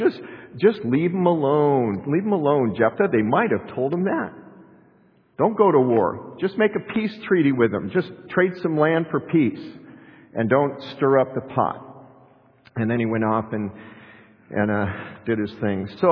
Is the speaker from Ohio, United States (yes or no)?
no; Colorado, United States; when I went into the Navy, I was raised in Colorado.